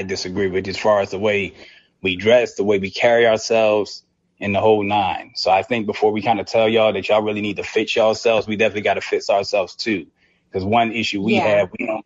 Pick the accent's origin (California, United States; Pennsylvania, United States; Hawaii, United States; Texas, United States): Pennsylvania, United States; Philadelphia; I just think, because I'm from Philadelphia